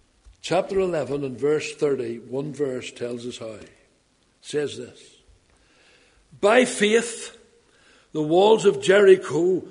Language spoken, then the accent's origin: English; Belfast, Northern Ireland, United Kingdom; I was brought up in Tigers Bay. We have our own language over there. It's like a foreign language when you hear it.